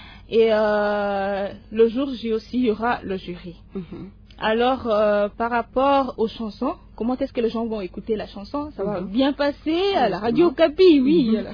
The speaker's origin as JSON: {"language": "French", "country": "DR Congo", "said": "On dit Botoné parce que nous sommes Congolais."}